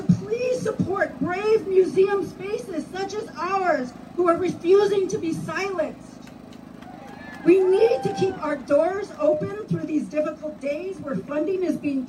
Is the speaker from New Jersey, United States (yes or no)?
no; St. Paul, Minnesota, United States; My Tiwahe, my family, comes from Black Dog's Village, which many of you know today as Egan. We come from Kapoja, known today as St. Paul, from Hayata Otume and Bede Makaska, here in South Minneapolis.